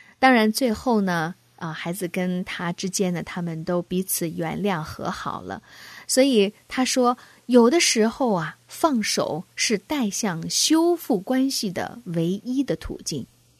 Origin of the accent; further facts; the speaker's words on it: China; 但是其实我们中国人有句古语哈，那就是浪子回头金不换